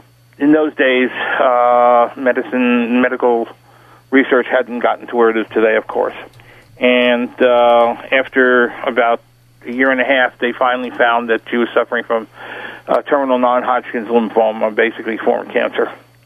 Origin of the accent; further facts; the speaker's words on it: Brooklyn, New York, United States; On the other hand, I was brought up in Brooklyn. I'm a street kid, so I was, anyway.